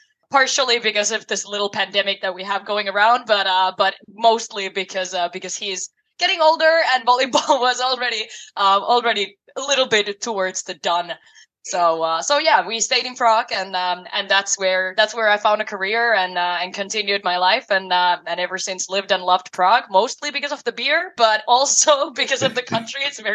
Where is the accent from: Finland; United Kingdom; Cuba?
Finland; English is a second language; moved away as an adult; now in Chicago, United States; I come from Finland originally, as you mentioned already, and I've been traveling ever since quite a lot.